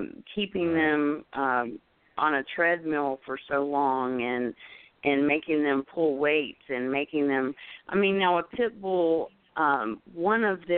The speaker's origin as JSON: {"language": "English", "town": "Middletown", "region": "Ohio", "country": "United States", "tie": "born or raised there", "said": "There was a lady here in my hometown of Middletown, Ohio, and we are calling it the Oxford State 4."}